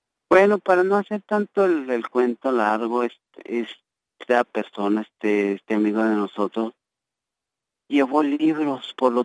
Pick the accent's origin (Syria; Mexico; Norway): Mexico; now in United States; ustedes son y nativos de aquí de Estados Unidos, no, somos mexicanos